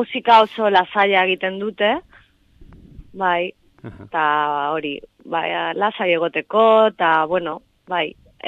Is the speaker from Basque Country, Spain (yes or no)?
no; Málaga, Andalusia, Spain; Basque is a second language; Nire euskara ez da oso ona, barkatu. Ja, badakizuen bezala, Malagakua naiz.